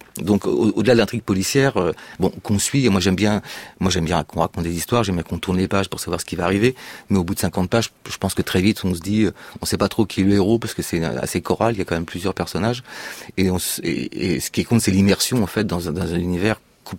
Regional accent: Brittany, France; Oui, bon, je suis breton

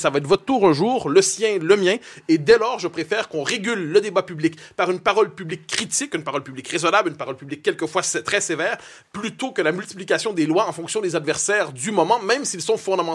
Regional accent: Quebec, Canada; c'est probablement parce que je suis québécois, je vois la Russie avec les yeux d'un Balte.

